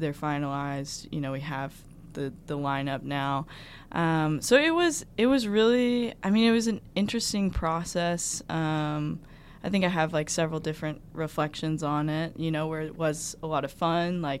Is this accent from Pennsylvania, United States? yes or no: no; Louisville, Kentucky, United States; I'm from Louisville, Kentucky. I was born and raised there.